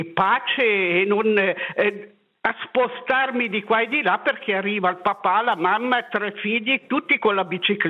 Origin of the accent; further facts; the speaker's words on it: Ascona, Ticino, Switzerland; Di Ascona. Io sono d'Ascona, sono nata a Ascona